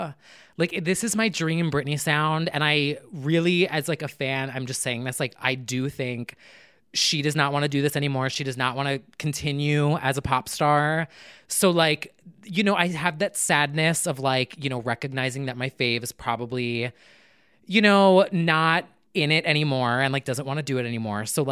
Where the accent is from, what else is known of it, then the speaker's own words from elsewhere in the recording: New Jersey, United States; But I will defend that really quick as the Legends Only EDM, born and raised in New Jersey, house diva of the pod.